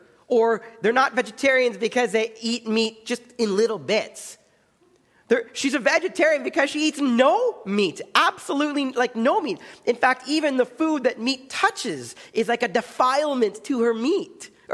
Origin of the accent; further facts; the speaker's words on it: Ottawa, Ontario, Canada; I grew up in Ottawa and I went to a church there